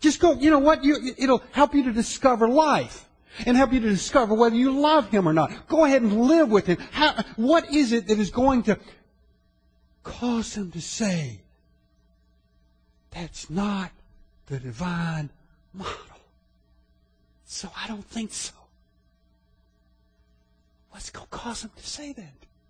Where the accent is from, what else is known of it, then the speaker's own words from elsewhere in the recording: Orangeburg, South Carolina, United States; When I was a little boy, growing up in Orangeburg, South Carolina